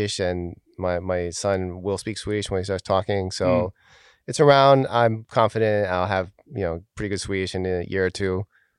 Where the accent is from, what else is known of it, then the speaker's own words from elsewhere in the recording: New York, United States; I'm from the Lower East Side of New York. And that's like a pretty big part of who I am. So I grew up there.